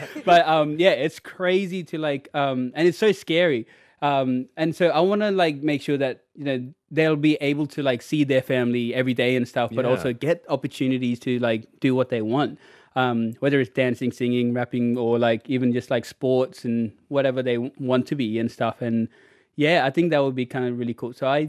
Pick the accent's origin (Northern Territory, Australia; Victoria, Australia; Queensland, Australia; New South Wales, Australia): Northern Territory, Australia; Milingimbi; they started dancing in remote community where I grew up in Millingenby and then like around it.